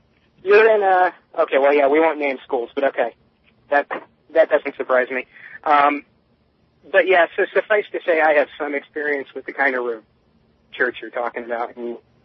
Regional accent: New York, United States; I mean, I grew up in New York.

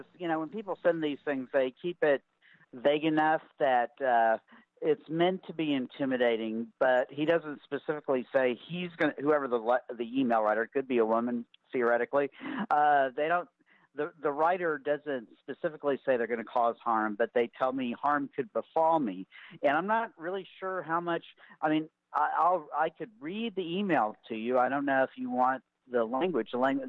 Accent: Dallas, Texas, United States; also born or lived in North Carolina; I was born at a Marine Corps base in North Carolina, and I grew up in Dallas. You know, my parents are from Mobile and New Orleans.

